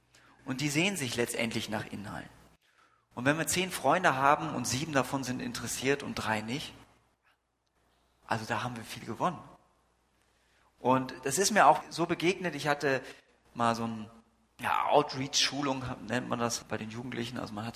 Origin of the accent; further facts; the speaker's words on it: Lübeck, Schleswig-Holstein, Germany; es war eine relativ große Gemeinde, wo ich aufgewachsen bin mit 300 Mitgliedern, es war in Lübeck